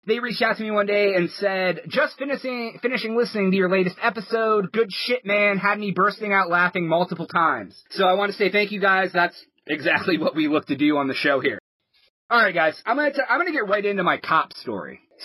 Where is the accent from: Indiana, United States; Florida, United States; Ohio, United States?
Ohio, United States; We're actually from Northeast Ohio.